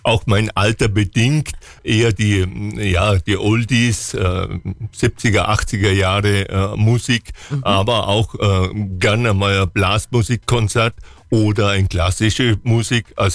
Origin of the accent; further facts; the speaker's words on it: Marktoberdorf, Bavaria, Germany; born there; now in Unterthingau, Germany; Ich bin gebürtiger Marktoberdorfer, habe aber dann ja mit 21 Jahren schon geheiratet und nach Untertingau geheiratet, meine Frau, wie gesagt, von Untertingau